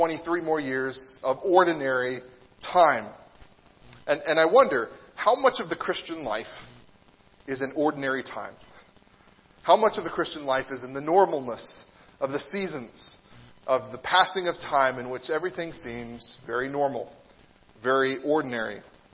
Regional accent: United States; born there; I was born in America.

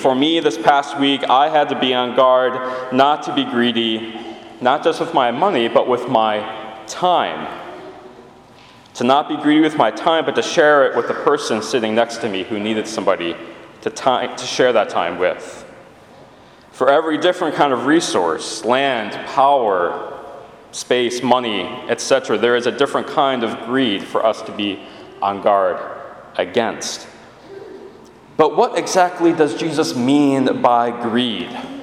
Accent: Chicago, Illinois, United States; And so far, the only thing I've said in this whole conversation is, "Yes, I'm from Chicago."

